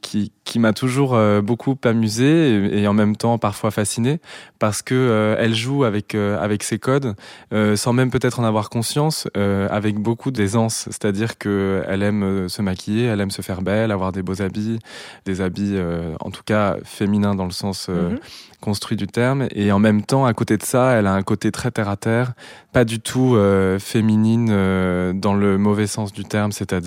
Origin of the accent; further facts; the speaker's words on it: Givry, Bourgogne-Franche-Comté, France; J'ai grandi à Givry, en Bourgogne, vers Chalon-sur-Saône. J'ai grandi dans une famille de 3 enfants, et avec mes 2 parents.